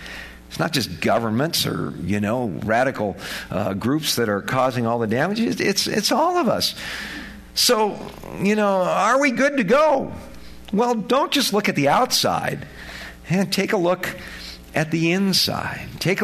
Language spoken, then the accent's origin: English; California, United States; You know, the speed limit, you know, I grew up in California.